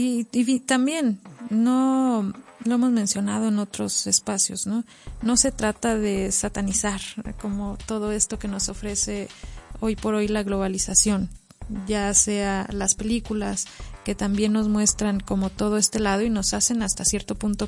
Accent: Tamaulipas, Mexico; Y entre más al norte te mueves, porque yo soy de Tamaulipas, entre más al norte te mueves

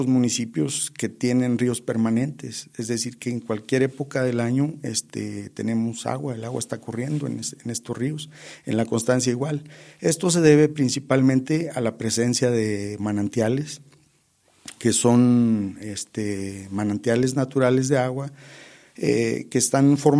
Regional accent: Nombre de Dios, Durango, Mexico; Sí, yo soy de Nombre de Dios.

